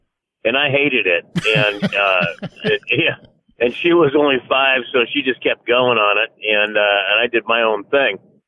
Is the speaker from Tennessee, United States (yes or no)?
no; Hollywood, California, United States; but I grew up in Hollywood and saw what it was like